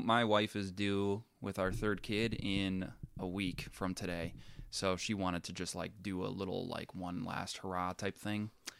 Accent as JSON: {"language": "English", "town": "Janesville", "region": "Wisconsin", "country": "United States", "tie": "born or raised there", "said": "So in December of this year, we just moved back to Janesville, my hometown."}